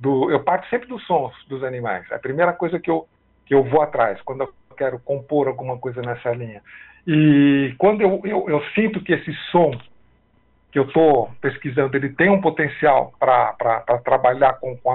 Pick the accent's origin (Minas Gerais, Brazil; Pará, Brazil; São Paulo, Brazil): São Paulo, Brazil; Eu sou de São Paulo, da capital.